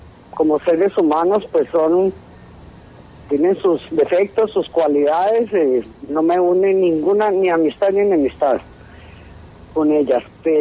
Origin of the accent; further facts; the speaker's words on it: Cali, Valle del Cauca, Colombia; somos caleñas, la familia se conoce la vida